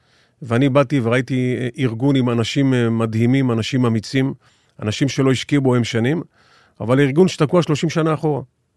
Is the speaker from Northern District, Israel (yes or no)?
no; Southern District, Israel; born there; אני נולדתי במושב הודעה בדרום